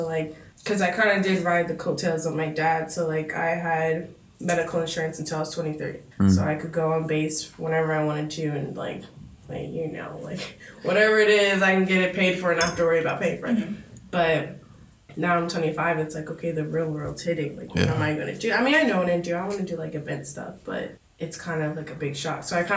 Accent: Florida, United States; also born or lived in New York / Japan; because like when I was living in New York, I was there for 10 years because like I grew up in Florida. I was there for 3 years. I moved to Japan.

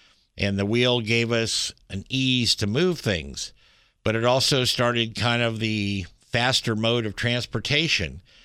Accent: Woodburn, Oregon, United States; That's Barclays on Highway 99E in Woodburn. That's my hometown, actually.

